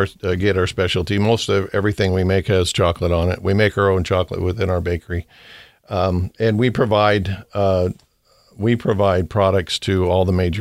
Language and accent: English; California, United States; now in Lancaster, United States; Yep, both of us born and raised in California. When we got married in 2001, on a Saturday, we moved to Lancaster, Pennsylvania the next day.